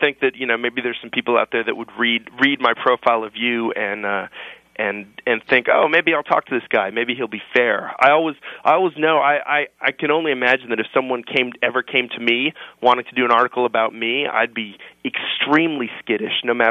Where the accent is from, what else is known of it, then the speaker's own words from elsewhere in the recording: Boston, Northeast, United States; also born or lived in Africa / Scotland; I lived the first years of my life in Africa and then in Scotland, but I mainly grew up here in the Northeast, in Boston and Connecticut.